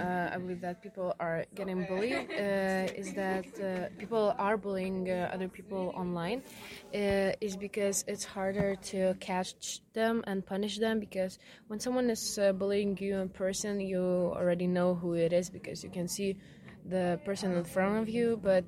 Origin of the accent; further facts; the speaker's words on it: Lithuania; I'm from Lithuania